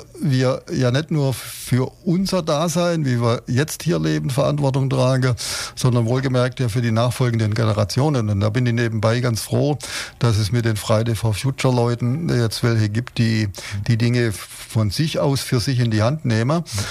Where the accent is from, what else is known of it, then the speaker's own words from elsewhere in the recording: Ulm, Baden-Württemberg, Germany; In meiner Kindheit in Ulm war es so, dass für uns das Wasserkraftwerk in Böfingen unter das war, wo wir wussten, da kommt unser Strom her.